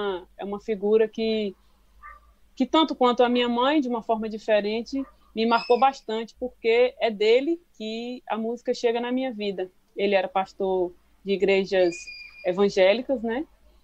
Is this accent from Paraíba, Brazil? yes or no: yes; Paraíba, Brazil; Eu sou paraibana, o meu pai, ele era carioca e se casou com minha mãe, teve sete filhos, veio morar no estado da Paraíba, que é o estado que eu nasci.